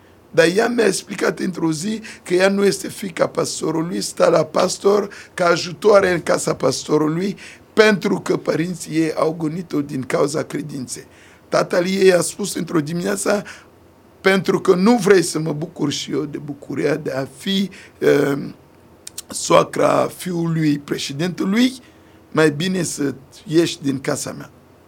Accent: Central African Republic; Romanian is a second language; eu sunt din Republica Centrafricană.

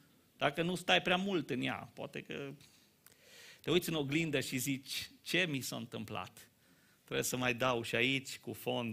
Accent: Romania; Eu sunt român, nu pot să spun neapărat, dar avem în noi așa amânarea asta.

